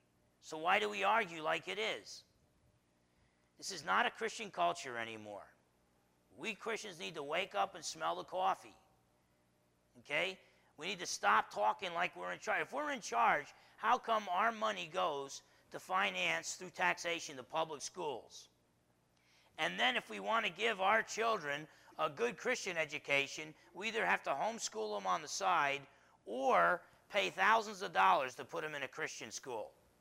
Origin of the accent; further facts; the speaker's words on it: Bremerton, Washington, United States; In Kitsap County, we have I'm from Bremerton, and I'm sure you all have heard of Bremerton